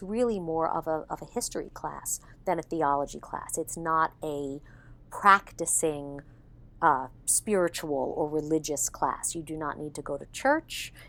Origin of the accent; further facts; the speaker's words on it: New York, United States; I was born and raised on Long Island, went to Catholic school my whole life.